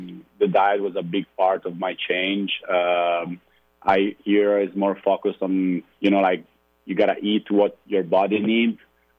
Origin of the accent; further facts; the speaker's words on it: Genoa, Liguria, Italy; So where I'm from, my city, Genova, we're famous for focaccia and pesto.